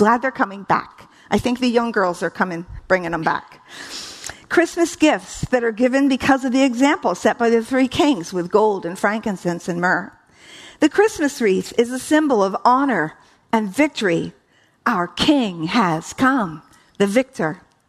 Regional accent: East Coast, United States; I was raised on the East Coast.

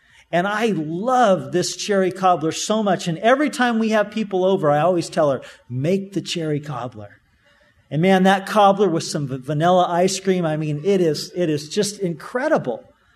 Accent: California, United States; And growing up in Orange County, I had been, you know, we would go to Disneyland several times a year.

